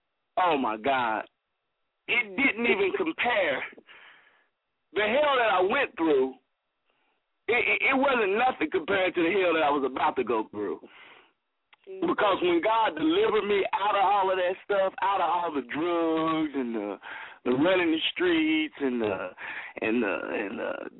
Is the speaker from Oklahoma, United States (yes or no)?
no; Kimball, West Virginia, United States; You know, I'm from Kimball, West Virginia, little country boy, wilding out. You know, growing up and.